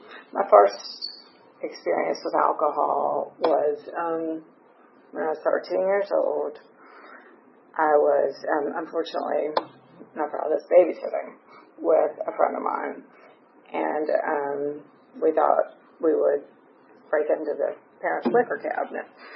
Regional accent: Charleston, South Carolina, United States; also born or lived in Washington, D.C.; I was born on September 22nd, 1972, don't really like saying that part, in Washington, D.C. And we moved to Charleston, South Carolina when I was about 2 years old.

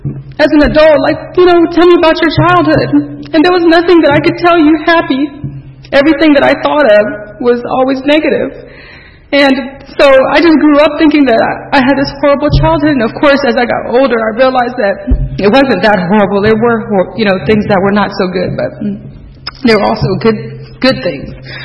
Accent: Columbus, Georgia, United States; born there; also born or lived in South Korea; Well, I was born in July 78 in Columbus, Georgia, not too far from here. My parents, my mom's from Korea. When I was born here, we moved back over there.

